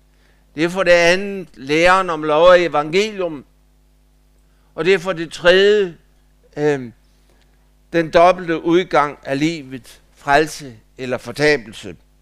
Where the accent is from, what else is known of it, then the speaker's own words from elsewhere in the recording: Holstebro, Central Denmark Region, Denmark; For nylig var der en prædikant i Holstebro, hvor jeg kommer fra.